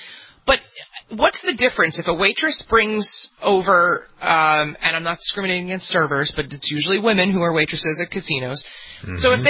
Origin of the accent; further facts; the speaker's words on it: New Jersey, United States; I had never been to Atlantic City before, which is hilarious since I grew up in the Jersey Shore, but never went, not a gambler.